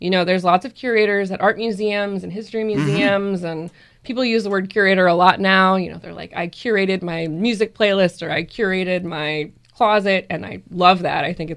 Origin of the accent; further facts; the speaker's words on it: California, United States; also born or lived in Ohio, United States / Texas, United States; I'm from California, living in Ohio, living in Texas